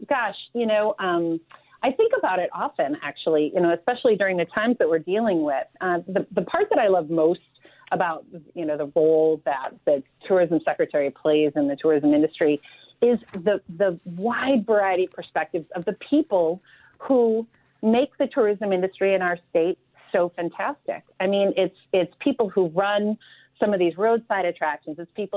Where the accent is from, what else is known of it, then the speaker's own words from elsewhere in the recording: Wisconsin, United States; And I grew up in Wisconsin, so I spent a lot of time in a station wagon, you know, touring with my family and going and seeing state parks and all different towns.